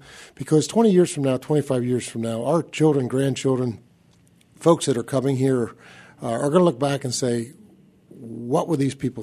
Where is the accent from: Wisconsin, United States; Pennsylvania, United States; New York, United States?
Pennsylvania, United States; moved away as an adult; Many of us came here from other parts of the country. I came from Pennsylvania. I'm here 21 years.